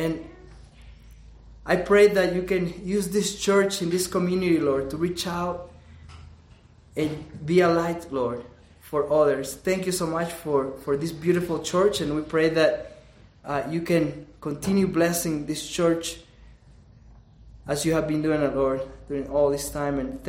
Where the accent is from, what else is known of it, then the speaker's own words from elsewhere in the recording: El Salvador; I'm from El Salvador.